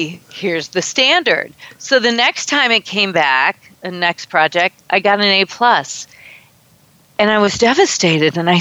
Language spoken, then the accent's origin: English; Michigan, United States; Yeah, I grew up in Michigan, and I was the oldest of three kids.